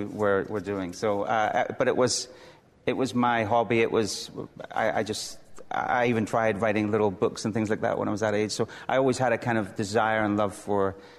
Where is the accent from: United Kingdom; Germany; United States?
United Kingdom; Northern Ireland; The Troubles were only getting going when I was born. It was a strange time in Northern Ireland.